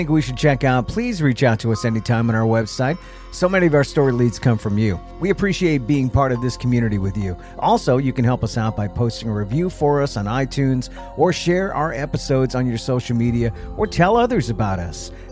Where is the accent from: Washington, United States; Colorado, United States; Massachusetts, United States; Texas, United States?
Massachusetts, United States; Milford; He's from Hopedale. I'm from Milford.